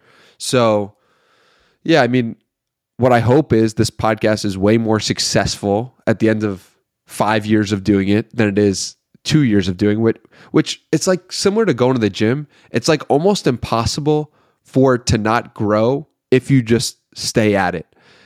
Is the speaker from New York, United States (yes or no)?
yes; Long Island, New York, United States; But I came from New York, Long Island, New York.